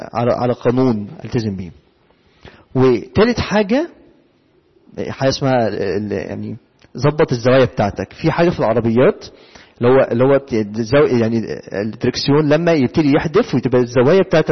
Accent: Egypt; واحنا كشعب مصري يعني الالتزام ده اخر حاجة في حياتنا

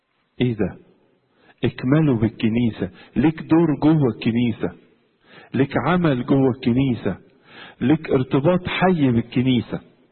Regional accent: Egypt; انتوا عارفين عندنا في مصر في تراب كتير، تراب الجو يعني

